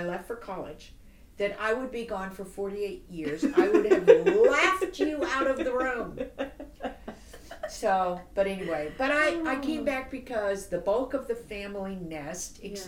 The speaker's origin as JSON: {"language": "English", "town": "SeaTac", "region": "Washington", "country": "United States", "tie": "born or raised there", "said": "I was born and raised here in the SeaTac area, actually. I graduated from Taiyi High School."}